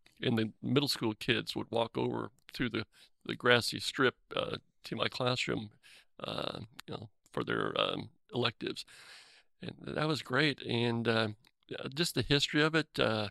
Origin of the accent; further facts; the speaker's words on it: Seattle, Washington, United States; You know, I grew up in West Seattle, and I go to Vernonia.